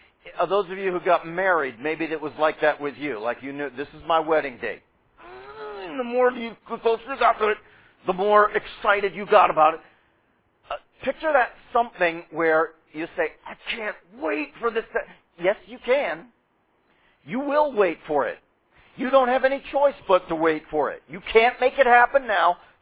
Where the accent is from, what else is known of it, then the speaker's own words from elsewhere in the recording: Pittsburgh, Pennsylvania, United States; growing up in the Pittsburgh area